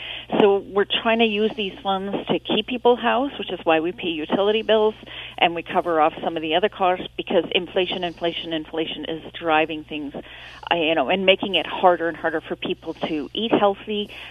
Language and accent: English; Kincardine, Ontario, Canada; So I'm going to be in Kincardine because Kincardine's my hometown.